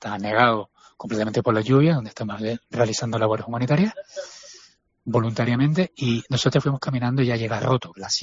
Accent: Spain; yo soy español, vivo a nivel del mar.

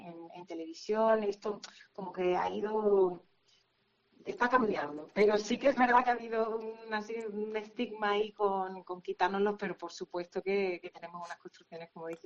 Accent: Andalusia, Spain; accent: Andalusian; nosotros los andaluces lo tenemos que preguntar, mira, ¿lo quieres con castellano neutro o lo quieres con mi acento?

